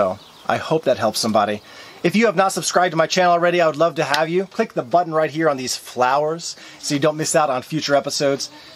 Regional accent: United States; You see, growing up in American schools, the staff, the crew responsible for cleaning, in my experience, never ever got involved with policing the school.

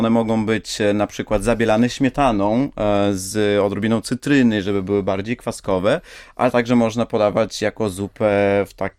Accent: Chișinău, Moldova; Kiszyniowianin, tak, pochodzę z Kiszyniowa.

